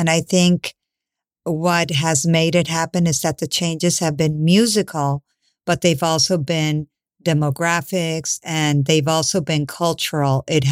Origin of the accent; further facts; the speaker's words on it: Colombia; when I grew up in Colombia, and there were no artists that were of my generation.